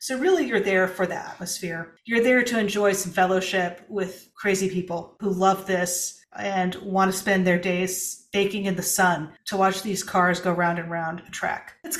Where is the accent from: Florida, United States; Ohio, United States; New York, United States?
Florida, United States; Naples; I discovered that my hometown, Naples, Florida, has one of the premier car museums in the world.